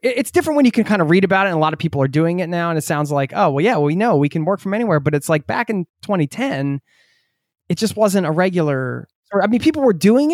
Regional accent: United States; I'm from the States as well, and a very consumer driven society.

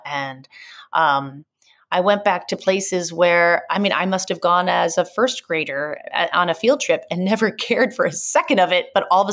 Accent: New Hampshire, United States; And that's, for me, growing up in New Hampshire, I knew that that wasn't it.

